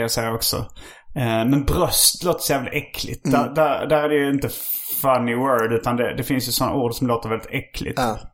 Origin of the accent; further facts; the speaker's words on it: Skåne, Sweden; Det skånska ordet boppar växte jag upp med.